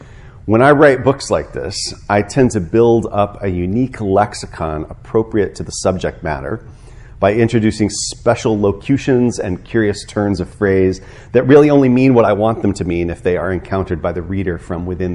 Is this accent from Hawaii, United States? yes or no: no; St. Louis, Missouri, United States; when I was a boy growing up in St. Louis, Missouri, I used to climb in the neighbor's next door